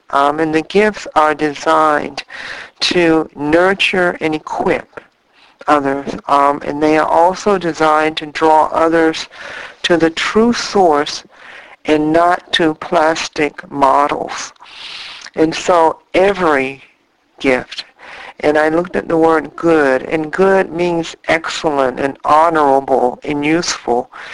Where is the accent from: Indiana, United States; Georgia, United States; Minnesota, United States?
Indiana, United States; moved away; also born or lived in Texas; We had moved down to Texas, and I am from Indiana, and I was struggling with food again.